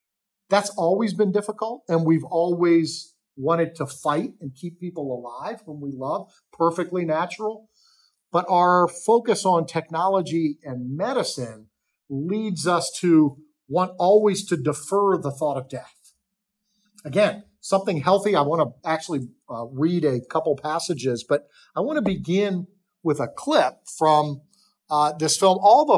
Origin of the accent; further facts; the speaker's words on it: Washington, D.C. area, United States; about growing up in the suburbs of DC. So I'm not Irish myself, surrounded by Irish.